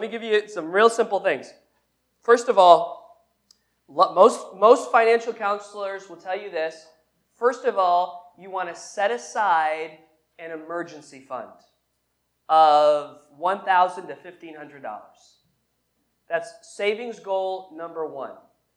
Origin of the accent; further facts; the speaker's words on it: North Adams, Massachusetts, United States; My grandfather here that I grew up around here in North Adams would have a little jar of change